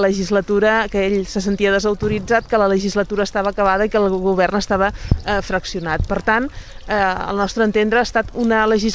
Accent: Valls, Catalonia, Spain; tots els que som de Valls sabem el que representen les festes desenals

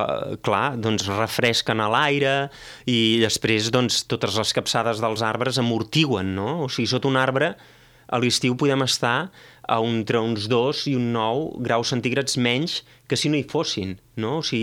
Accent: Santes Creus, Catalonia, Spain; now in Valls, Spain; soc de Santes Creus però fa molt de temps que visc aquí

